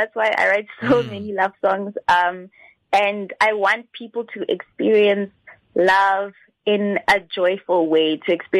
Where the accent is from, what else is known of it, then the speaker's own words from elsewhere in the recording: Lesotho; now in South Africa; the artists that we grew up knowing in Lesotho.